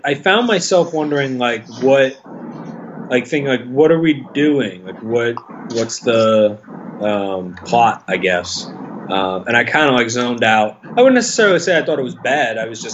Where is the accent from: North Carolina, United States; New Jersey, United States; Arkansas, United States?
New Jersey, United States; Old Bridge; I grew up in Old Bridge.